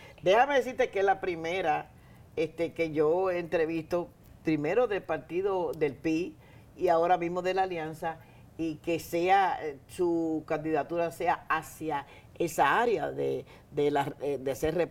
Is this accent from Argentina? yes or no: no; Dominican Republic; moved away as an adult; now in Puerto Rico; yo soy dominicana y tengo 45 años viviendo en Puerto Rico.